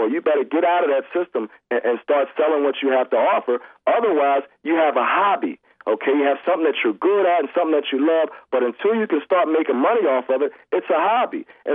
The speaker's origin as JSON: {"language": "English", "town": "Philadelphia", "region": "Pennsylvania", "country": "United States", "said": "You know, now I'm from Philadelphia, and those sports fans in Philadelphia are absolutely crazy about those sports."}